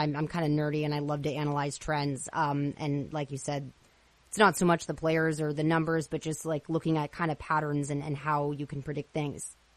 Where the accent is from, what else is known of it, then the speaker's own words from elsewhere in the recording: California, United States; And I'm from the Bay Area, so I'm familiar with that type of climate and the fog